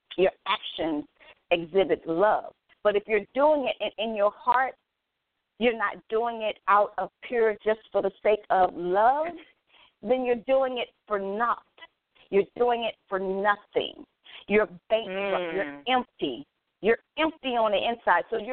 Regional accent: Mississippi, United States; I'm from Mississippi. I get it in. I can get hood. I can get ghetto. I can get country.

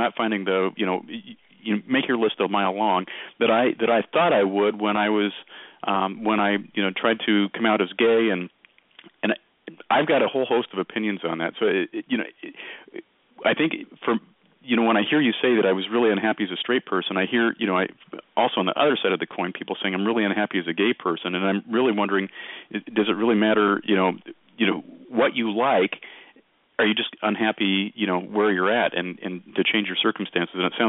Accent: Oregon, United States; I grew up in Oregon.

